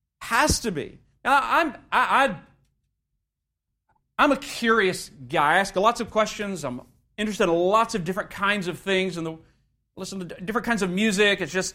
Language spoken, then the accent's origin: English; Texas, United States; I'm from Texas, so this kind of goes with the territory.